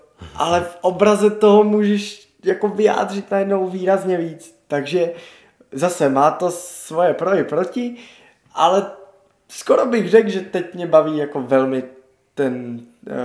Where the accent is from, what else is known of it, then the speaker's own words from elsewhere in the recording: Prague, Czechia; že jsem z Letný zejména